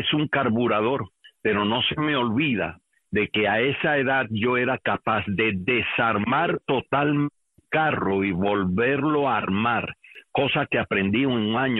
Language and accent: Spanish; Gaspar, Ciego de Ávila, Cuba; Esa fue mi vida en Cuba. No se me pueden olvidar las cosas que de niño hacíamos en Gaspar.